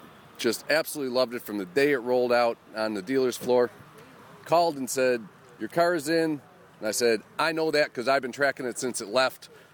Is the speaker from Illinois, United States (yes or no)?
no; Buffalo, New York, United States; from Buffalo.